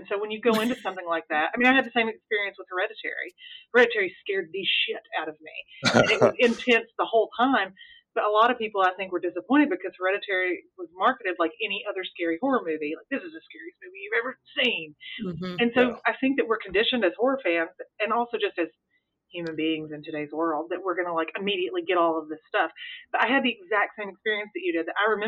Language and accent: English; the South, United States; I am a Christian, and growing up in the South, around a lot of Baptists and other evangelicals